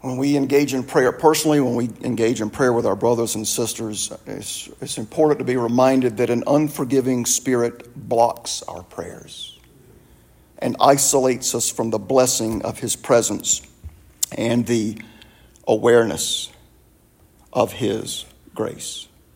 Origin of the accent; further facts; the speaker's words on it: the South, United States; I grew up in the South. And I did come to faith in the Lord in the previous century. And so being a Southerner and having come to faith in the previous century